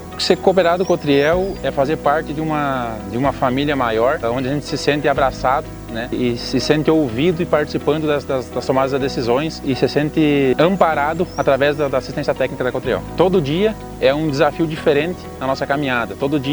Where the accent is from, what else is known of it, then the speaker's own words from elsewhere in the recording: Espumoso, Rio Grande do Sul, Brazil; now in Jacuizinho, Brazil; Eu sou natural de Espumoso e hoje resido aqui, trabalho aqui no interior de Jacuizinho.